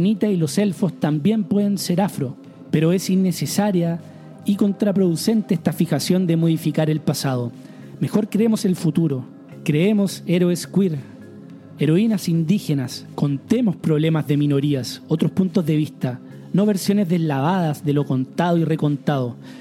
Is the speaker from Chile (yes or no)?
yes; Chile; Y lo mismo tenemos en mi país, Chile, con la dictadura militar.